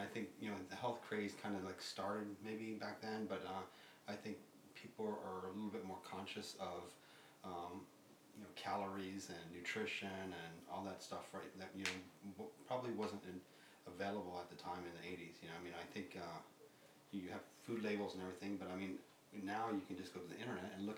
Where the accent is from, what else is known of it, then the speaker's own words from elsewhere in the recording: Okinawa, Japan; I pretty much grew up in the 80s. And I would say that the 80s was, for me, I'm growing up in Okinawa